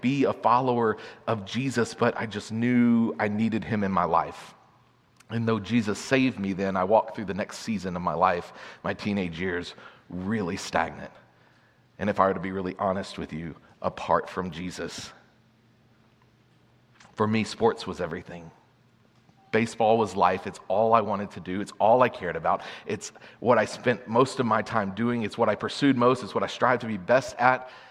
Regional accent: Atlanta, Texas, United States; I grew up in Atlanta, Texas, in a really great family, mom, dad, sister.

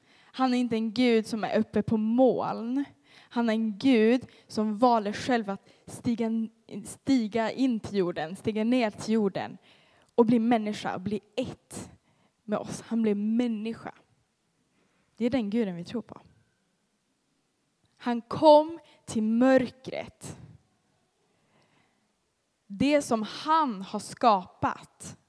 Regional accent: Umeå, Västerbotten County, Sweden; Jag kommer från Umeå, men jag har inte så mycket norrländsk dialekt, tyvärr.

